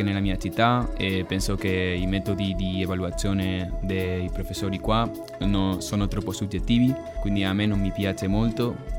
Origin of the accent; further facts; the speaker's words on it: Valencia, Valencian Community, Spain; Italian is a second language; now in Cagliari, Italy; Vengo di Valencia.